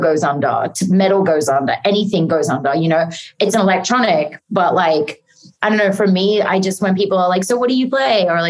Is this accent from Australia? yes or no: yes; Australia; I mean, I'm Australian